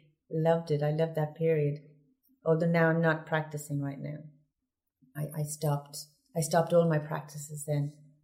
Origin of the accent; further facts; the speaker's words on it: Ireland; I think we're Irish people are very much connected to the land.